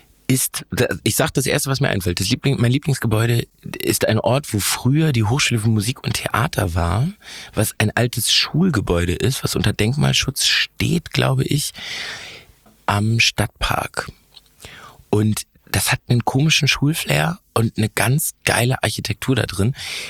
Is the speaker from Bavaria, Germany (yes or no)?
no; Hamburg, Germany; mein Papa lebte und lebt immer noch in Stelzhoop, Grenze Barmbek. Da bin ich groß geworden